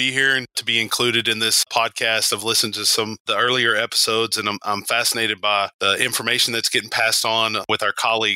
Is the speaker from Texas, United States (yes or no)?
yes; Burleson, Texas, United States; also born or lived in McKinney; So I was born in McKinney, Texas, but then moved to Burleson when I was six. And so I've been here for 35 years now.